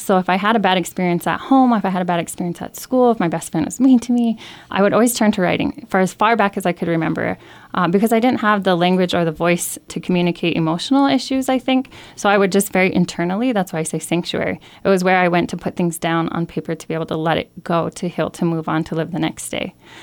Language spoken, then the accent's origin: English; Montana, United States; So my closing paragraph, I say that I'm from the Morning Star people. The Northern Cheyenne people are known as the Morning Star people.